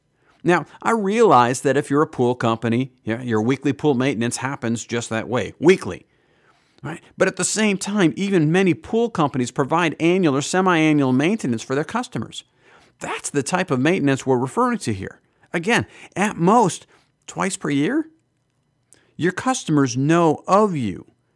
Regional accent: Wisconsin, United States; I grew up in Wisconsin. Man, we had beer breweries every place.

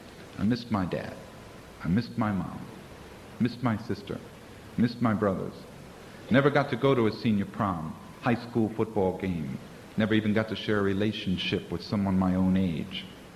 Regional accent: United States; I was very fortunate because I was brought up in America where they always are willing to give somebody a second chance.

